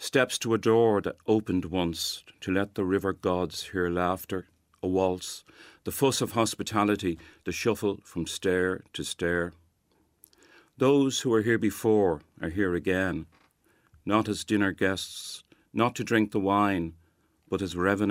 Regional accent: Dublin, Leinster, Ireland; And I do, credit my father with my love of the city, his insistence on Sunday walks in which I became acquainted with the places

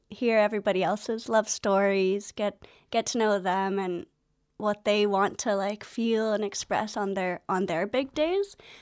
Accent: Hawaii, United States; now in Galway, Ireland; Yeah, I'm originally from Hawaii.

